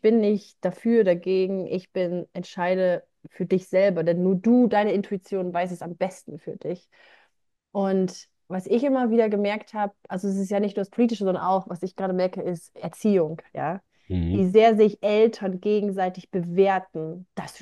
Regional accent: Germany; moved away as an adult; in meiner Heimatstadt in Deutschland.

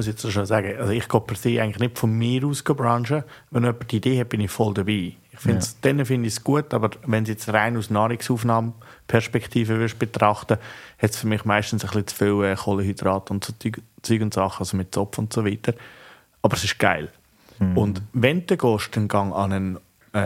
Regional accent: Buttisholz, Lucerne, Switzerland; Und wir haben immer ins Dorf, wo ich aufgewachsen bin, in Budisalz bestellt.

